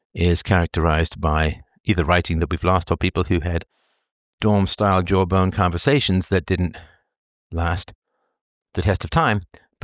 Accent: United Kingdom; Listen, I'm British.

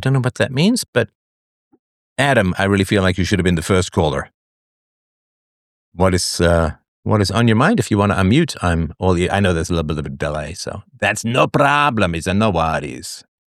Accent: England, United Kingdom; I grew up in England, so I'm fairly familiar with the British accent.

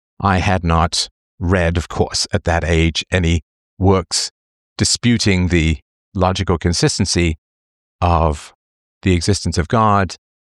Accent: England, United Kingdom; growing up in England.

